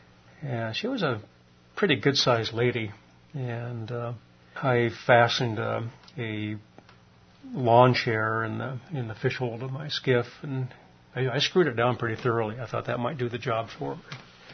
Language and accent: English; Alaska, United States; But I think that's pretty typical of growing up in Alaska. And I don't think that's that unique.